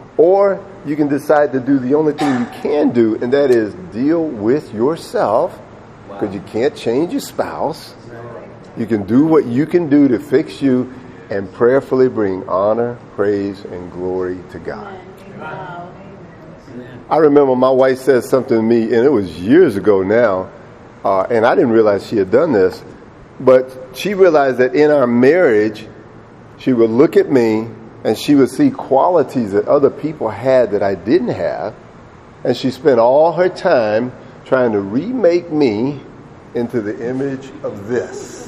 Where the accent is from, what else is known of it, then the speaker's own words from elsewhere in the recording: Delray Beach, Florida, United States; because I grew up on the beach. I grew up in Delray Beach. I was always 10 minutes from the ocean in South Florida.